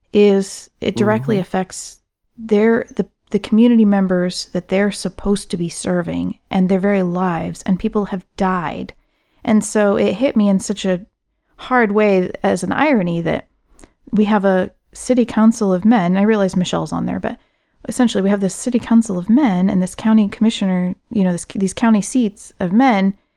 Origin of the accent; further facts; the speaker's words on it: United States; it does not make me feel good as an American.